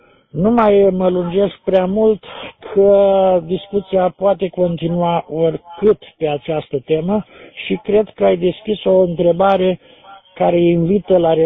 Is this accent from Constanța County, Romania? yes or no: no; Piatra Neamț, Neamț County, Romania; de la Piatra Neamț, în portabil pe malul lacului Bicaz.